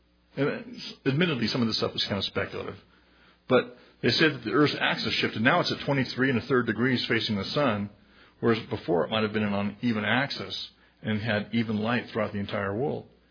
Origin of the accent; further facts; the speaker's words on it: Long Beach, California, United States; I know growing up in Long Beach, part of the area by the coast, they have all these offshore oil rigs